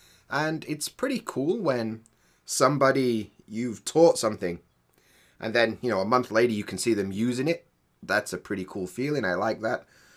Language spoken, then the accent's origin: English; Sheffield, Yorkshire and the Humber, United Kingdom; moved away as an adult; now in Shiga, Japan; I'm from England, specifically from Sheffield in England. But these days, I live in Shiga, Japan, and I've been in Japan for the last 6 years or so teaching English.